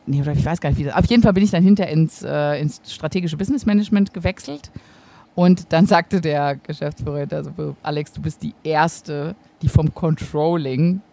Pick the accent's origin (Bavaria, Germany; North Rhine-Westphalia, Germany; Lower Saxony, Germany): North Rhine-Westphalia, Germany; ich komme aus dem Sauerland